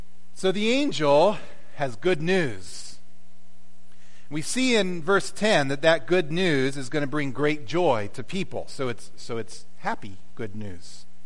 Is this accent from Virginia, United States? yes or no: yes; Virginia, United States; born there; I was born in Virginia, and so I would have to make my way back to Virginia for registering.